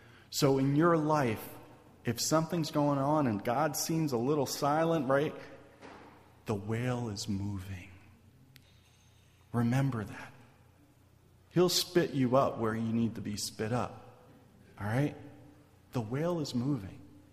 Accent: Philadelphia, Pennsylvania, United States; I'm from Philadelphia. I can tell you it's possible.

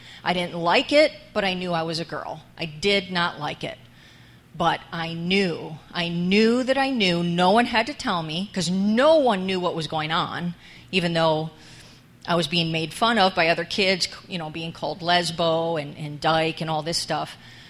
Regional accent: Buffalo, New York, United States; now in New Jersey, United States; I grew up in New York, Western New York, Buffalo Bill area, sorry. I've been in Jersey for 23 years now, so I'm definitely a Giants fan.

